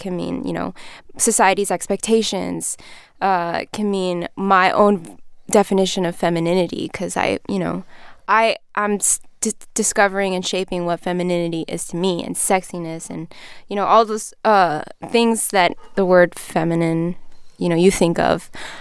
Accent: Los Angeles, California, United States; Yeah, I'm from Los Angeles. I was born in Downey Community Hospital.

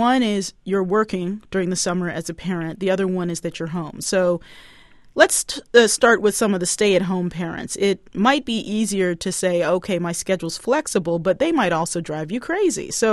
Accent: Baltimore, Maryland, United States; I grew up in Baltimore and absolutely loved it.

